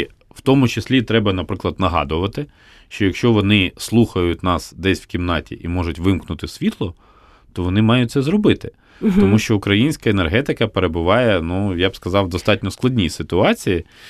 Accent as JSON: {"language": "Ukrainian", "region": "Kyiv", "country": "Ukraine", "said": "Ну, ми як кияни в цьому сенсі маємо тішитись тим, що зупинилася частина метрополітену"}